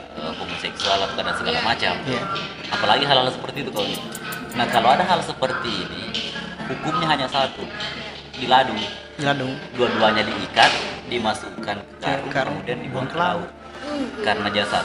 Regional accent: Cendrana, South Sulawesi, Indonesia; Kalau dulu kalau ini di kampungku di Cendrana itu.

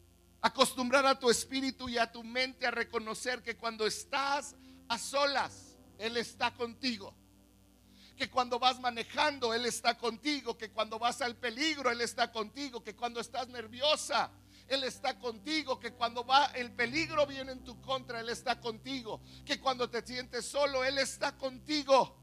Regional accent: Mexico; Como mexicanos somos de las culturas más indisciplinadas que hay.

